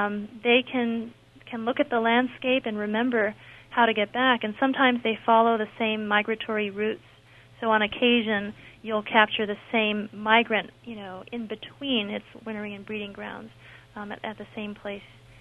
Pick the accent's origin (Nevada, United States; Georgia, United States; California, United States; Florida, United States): California, United States; I have been to Bolinas because I'm from California and worked one summer in Point Reyes there.